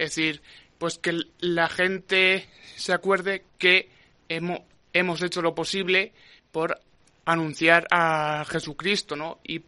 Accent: Riópar, Castilla-La Mancha, Spain; Pues, en mi pueblo, ¿no? Es decir, es el lugar al que yo voy, no solamente para estar con mi familia y con mis amigos

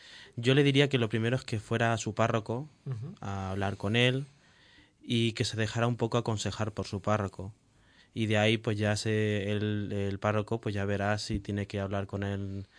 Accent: La Roda, Castilla-La Mancha, Spain; Yo soy de La Roda.

